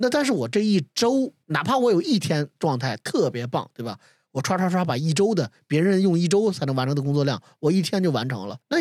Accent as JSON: {"language": "Chinese", "town": "Shijiazhuang", "region": "Hebei", "country": "China", "tie": "born or raised there", "said": "你知道那个我的老家这个石家庄，"}